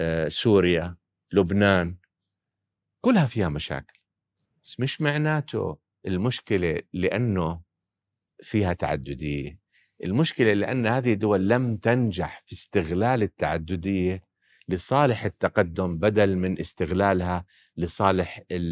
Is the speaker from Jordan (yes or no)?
yes; Jordan; الآن عندنا في الأردن كان صار في حالة